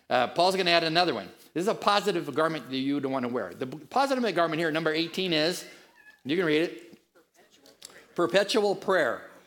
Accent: California, United States; I came from Northern California where our city was surrounded by 2,000 miles of a delta.

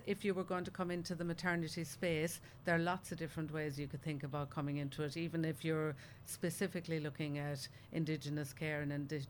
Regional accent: Ireland; now in Australia; And I did say, "I'm from Ireland." And they went, "Oh, long way away, miss."

